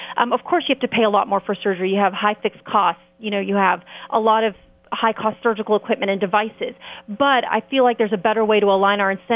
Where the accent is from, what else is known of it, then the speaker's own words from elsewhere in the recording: Houston, Texas, United States; Sure. I'm actually originally from Houston, Texas, but I went to the University of Virginia.